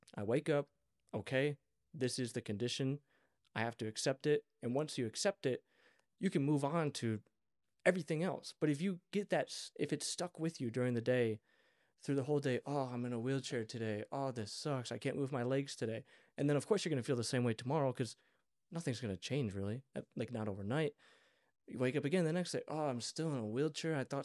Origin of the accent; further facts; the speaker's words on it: Detroit, Michigan, United States; yeah, I'm from like the Detroit area